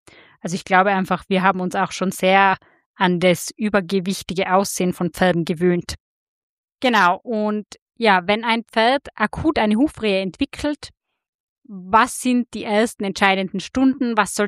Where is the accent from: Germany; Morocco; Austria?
Austria; Tyrol; wir kommen tatsächlich aus Tirol.